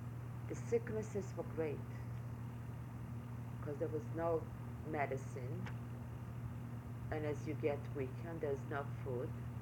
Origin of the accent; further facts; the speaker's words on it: Pruzany, Podlaskie Voivodeship, Poland; born there; English is a second language; I was born in Poland on December 25th, 1926, in a small town not far from Białystok.